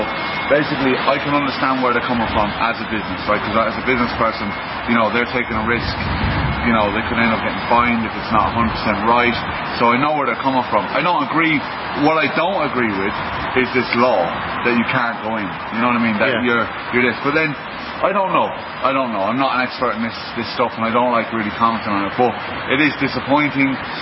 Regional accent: Galway, Connacht, Ireland; and a restaurant in Galway, in my hometown, won't let me into the restaurant.

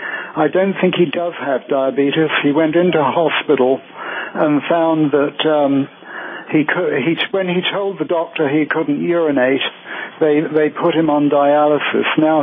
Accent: London, United Kingdom; I'm from London. I'm from England.

